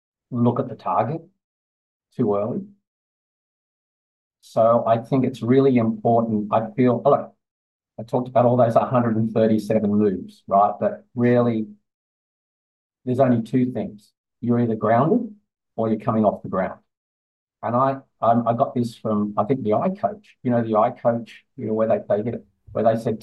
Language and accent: English; Australia; Or finish the flip turn, I think you're saying, and I'm Australian.